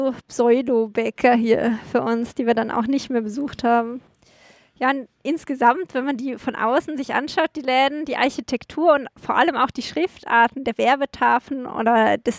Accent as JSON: {"language": "German", "town": "Eberstedt", "country": "Germany", "tie": "born or raised there", "said": "ich weiß gar nicht, wie viel mein Heimatdorf Eberstedt-Burg an Einwohnern hat"}